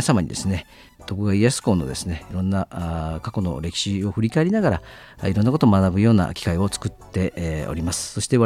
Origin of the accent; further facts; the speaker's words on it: Okazaki, Aichi, Japan; 私は生まれも育ちも岡崎市で、高校卒業して大学、そして名古屋大阪に行ってたんですけれども、